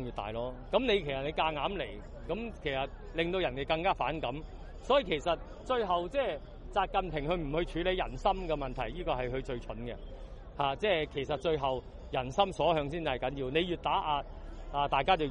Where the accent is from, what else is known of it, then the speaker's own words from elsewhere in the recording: Hong Kong; 但我哋香港人亦都系要准备顶住嘅